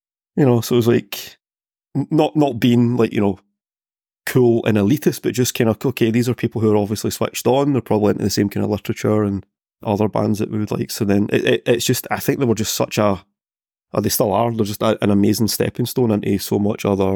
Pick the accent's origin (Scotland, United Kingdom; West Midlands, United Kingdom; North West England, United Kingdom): Scotland, United Kingdom; Glasgow; so I'm from Glasgow, so as you've experienced, a Glasgow audience, we're very vocal and we really attach ourselves